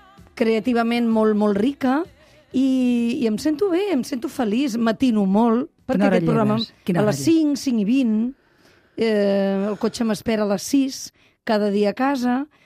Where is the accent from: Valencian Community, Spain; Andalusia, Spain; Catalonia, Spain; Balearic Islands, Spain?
Catalonia, Spain; Barcelona; also born or lived in Girona; la meva família és tota de Girona, pare, mare, germans, però jo vaig venir a Barcelona, em penso que tenia 5 anys.